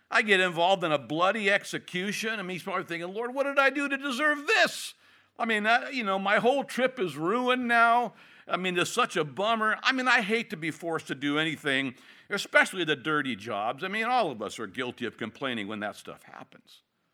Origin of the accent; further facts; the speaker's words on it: California, United States; when I met my wife, I met her in Bible school, and she was from New Jersey. I was from California